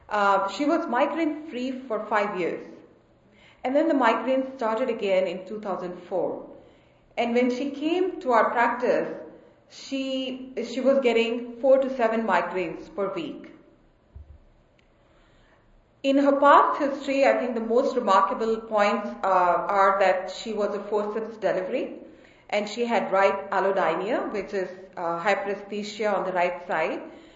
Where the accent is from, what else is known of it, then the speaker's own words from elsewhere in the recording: Boston, Massachusetts, United States; I'm an Ayurvedic practitioner and I'm from Boston.